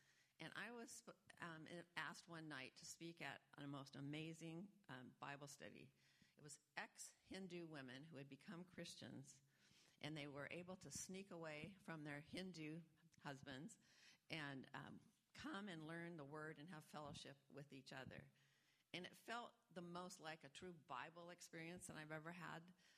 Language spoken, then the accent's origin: English; California, United States; But I know this verse is as true for you as it is for me in my hometown where I live in California.